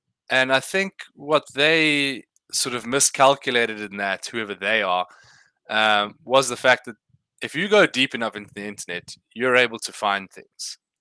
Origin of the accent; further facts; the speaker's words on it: South East England, United Kingdom; And it'll only be in my hometown for now, but Kent is a county in the UK, and quite a large one